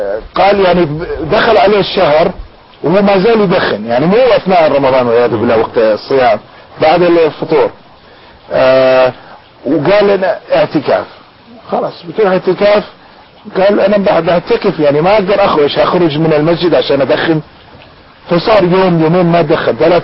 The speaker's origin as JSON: {"language": "Arabic", "country": "United States", "second_language": "Arabic", "said": "يعني أنا يقولون أمريكي وكانوا يعرفون كيف هذا الأمريكي الله هداه"}